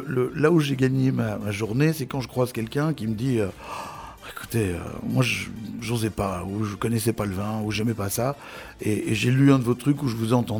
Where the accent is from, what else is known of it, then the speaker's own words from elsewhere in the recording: Charleroi, Wallonia, Belgium; born there; Voilà, je suis né à Charleroi.